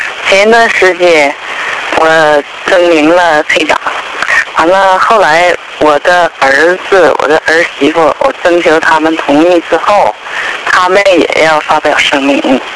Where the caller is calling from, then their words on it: China; 因为吧，我们是大陆的，我们这地方嘛，电话就是经常被监控